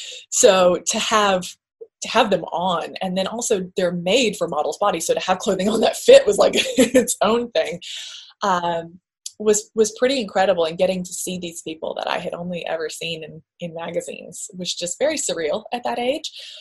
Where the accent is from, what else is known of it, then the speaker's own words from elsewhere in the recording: Macon, Georgia, United States; now in Vermont, United States; represent Macon. And it was just a really nice time to kind of, you know, do something special in my hometown.